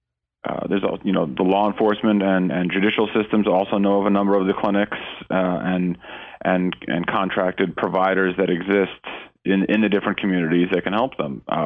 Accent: Maryland, United States; also born or lived in Florida; now in Tennessee, United States; I'm from Maryland. I've lived in Florida. I've lived all over the place, but I've lived in Tennessee for the last 6 years

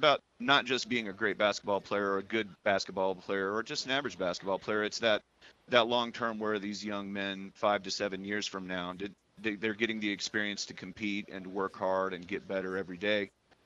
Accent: Tampa, Florida, United States; Well, I drove up here. I'm from Tampa, Florida, and I drove up here, I guess, early last May

